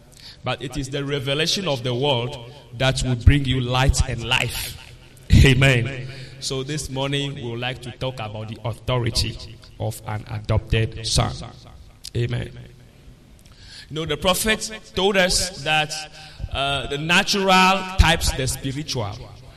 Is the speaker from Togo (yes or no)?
yes; Togo; from Togo, from Pastor Donnie's church